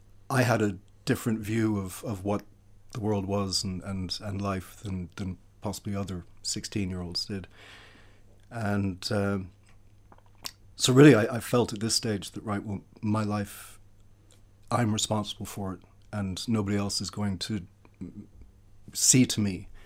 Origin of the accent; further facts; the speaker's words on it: Canada; born there; I was born in Canada of classic Irish immigrant parents who left Ireland. My father from the UK, my mother from Ireland, in the 50s to go to Canada to make a new life for themselves.